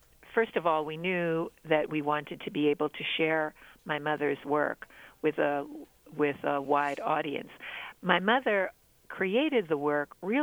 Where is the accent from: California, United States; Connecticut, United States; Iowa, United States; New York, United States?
New York, United States; Brooklyn; And to me, growing up, I grew up in Brooklyn, so my whole world was very urban and 20th century.